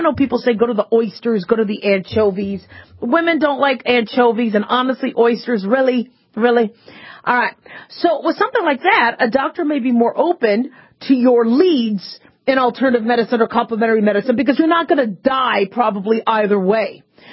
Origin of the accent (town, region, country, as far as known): Phoenix, Arizona, United States; born or raised there